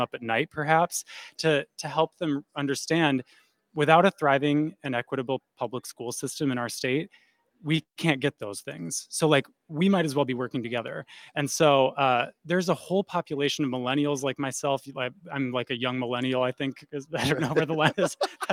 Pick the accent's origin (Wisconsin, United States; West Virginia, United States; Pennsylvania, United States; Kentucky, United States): Wisconsin, United States; Eau Claire; I was born and raised in Eau Claire and went through 13 years of public school in Eau Claire from 1999 to 2012. And I'm kind of a fourth generation person from that area, Northwest Wisconsin, kind of Western Wisconsin, Eau Claire